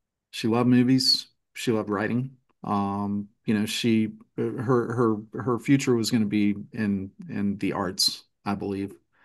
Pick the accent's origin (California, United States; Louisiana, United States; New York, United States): Louisiana, United States; I'm from Louisiana, and I've got a good dear old friend who's a sergeant with Baton Rouge Homicide.